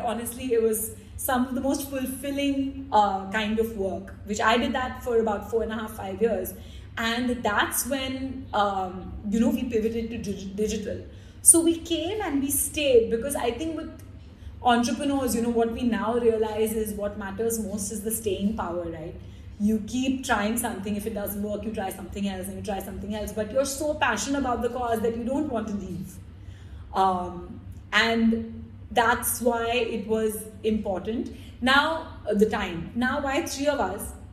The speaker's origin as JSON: {"language": "English", "country": "Kuwait", "tie": "born or raised there", "said": "parents, who, you know, were first generation people who left India, they went to the Middle East. I grew up in Kuwait."}